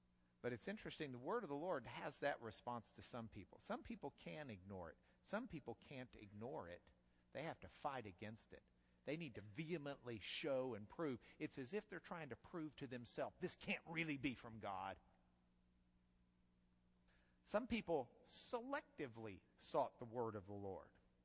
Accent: Texas, United States; We're from Texas. That's in the Texas version of the Bible.

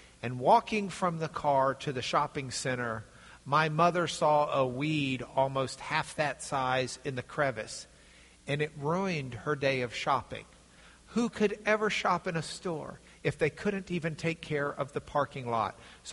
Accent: Lubbock, Texas, United States; When I was growing up in Lubbock, Texas, one of my friends in the youth group had a different home life

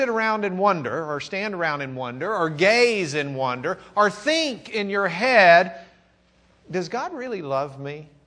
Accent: Lubbock, Texas, United States; I'm from Lubbock, Texas, so that's my German accent.

